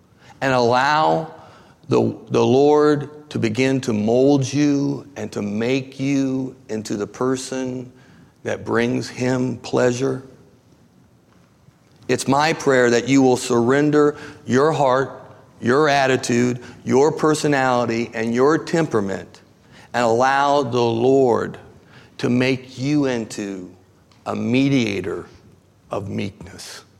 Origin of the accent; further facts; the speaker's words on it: Midwest, United States; There are certain things that I do because I grew up in the Midwest, environmental.